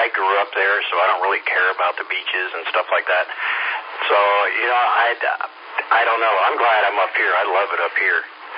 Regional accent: Miami, Florida, United States; also born or lived in Fort Myers; But yeah, I'm from Miami. I grew up in Miami and lived in Fort Myers for 20 years

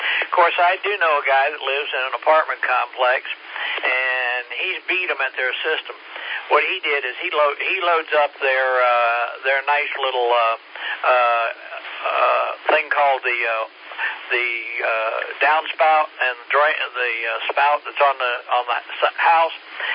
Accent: Lakeland, Florida, United States; now in South Carolina, United States; And like I said, I'm originally from Lakeland and been up here in South Carolina most of my 74 years.

